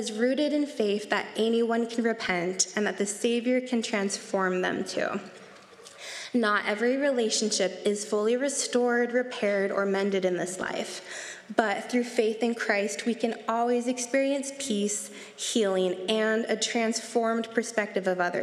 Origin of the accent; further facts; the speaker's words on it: Blackfoot, Idaho, United States; I grew up in Blackfoot, Idaho